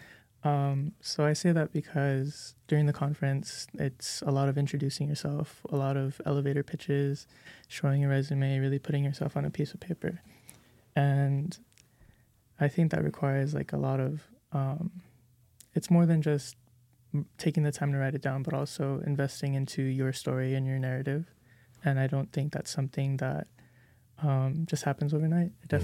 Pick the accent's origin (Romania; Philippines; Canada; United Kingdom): Philippines; also born or lived in Japan; now in United States; I transferred from San Diego Miramar College. So I was born in the Philippines. I was raised there. And then I spent most of my life living in Japan. My father was in the military.